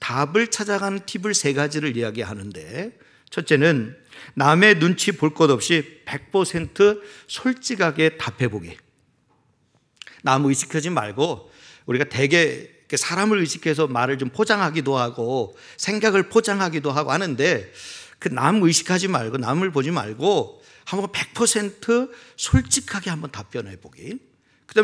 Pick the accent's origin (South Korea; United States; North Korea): South Korea; Chungcheong; 저도 충청도 사람이지만 그 충청도 사투리를 옆에서 듣고 있는데 너무 재밌는 거예요.